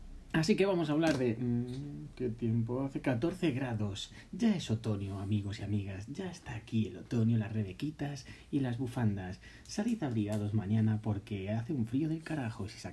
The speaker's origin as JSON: {"language": "Spanish", "town": "Jaén", "region": "Andalusia", "country": "Spain", "said": "soy una persona de Jaén que ve las noticias, Twitter y cuatro cosas y sé lo que sé de aquel sitio."}